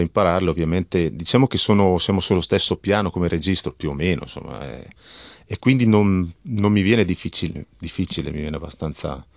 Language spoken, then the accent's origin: Italian; Cremona, Lombardy, Italy; born there; Io sono nato a Cremona, di origine di papà svizzero, però sono italiano.